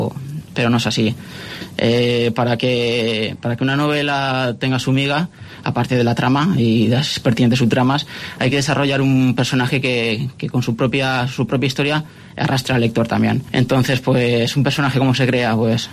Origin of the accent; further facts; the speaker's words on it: Onda, Valencian Community, Spain; also born or lived in Castellón; Correcto, soy de Onda.